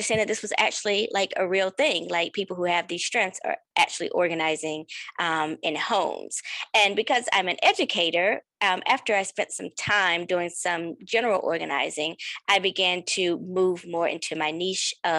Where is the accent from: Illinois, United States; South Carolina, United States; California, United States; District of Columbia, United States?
South Carolina, United States; since a young girl growing up in South Carolina, and like always needing to have things in place and in order.